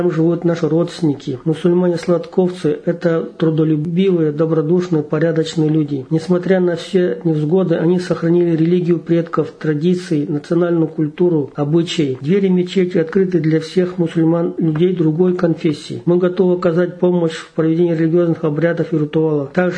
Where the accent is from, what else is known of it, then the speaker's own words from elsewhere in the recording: Tyumen Oblast, Russia; Я коренной тюменец, родился и жил в Тюменской области несколько лет с рождения в Ишимском районе, а потом я и мои родители переехали в Казанский район. Здесь до сих пор проживаю.